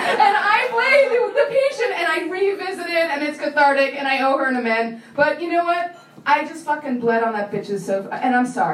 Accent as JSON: {"language": "English", "town": "New York City", "region": "New York", "country": "United States", "tie": "born or raised there", "said": "So I grew up in New York City"}